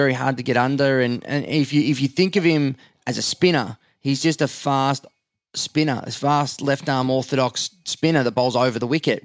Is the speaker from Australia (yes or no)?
yes; Australia; I'm in the middle as the Aussie trying to be a bit laid back and it's okay. But then we have rules in Australia that you don't break.